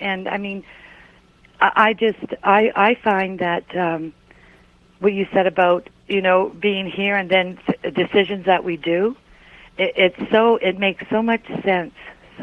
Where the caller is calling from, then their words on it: Canada; Hi, Canada.